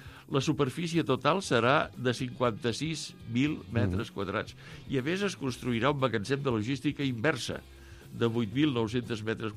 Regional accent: Vinyols i els Arcs, Catalonia, Spain; born there; moved away as an adult; also born or lived in Reus / Barcelona / Navarre / Madrid; Jo vaig néixer a Vinyols i els Arcs. Però, doncs, vaig estudiar a Reus, el batxillerat i tot això. Després vaig venir a Barcelona i després ja la vida va continuar endavant.

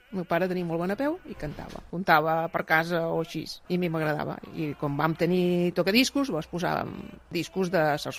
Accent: Vilassar de Mar, Catalonia, Spain; born there; tinc 67 anys, vaig néixer a Vilassar de Mar, sóc vídua i tinc 3 fills i 6 nets.

